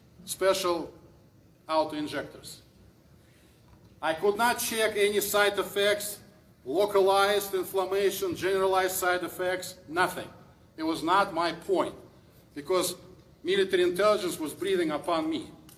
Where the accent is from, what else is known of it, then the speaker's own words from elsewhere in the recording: Russia; English is a second language; I hope you can hear me, my broken French accent. I'm from Russia, obviously.